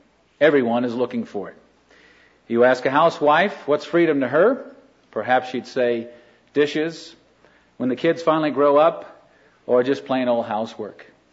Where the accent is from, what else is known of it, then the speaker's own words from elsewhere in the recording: East Coast, United States; also born or lived in Austria / Germany; We grew up on the East Coast, my wife and I, and we just spent 11 years living over in Europe. We had a hardship assignment with the navigators, 4 years in Vienna, Austria, and then 7 years on the Rhine River in Germany.